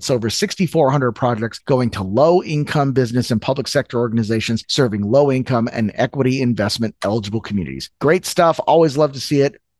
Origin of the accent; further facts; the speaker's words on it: Chicago, Illinois, United States; ComEd here in my hometown of Chicago